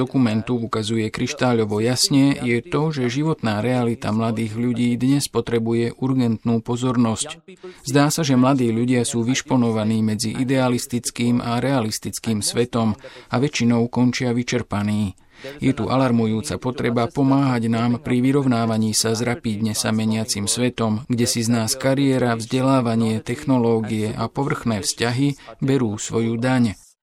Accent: India; Slovak is a second language; tak v Indii, odkiaľ pochádzam, je dnes najväčšou výzvou pre mladých náhla a rýchla globalizácia

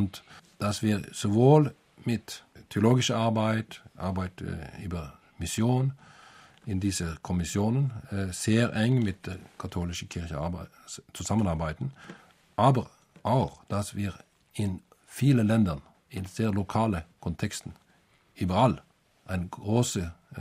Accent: Norway; German is a second language; Und als Norweger frage ich dann zurück, was ist dann so schrecklich mit Winter?

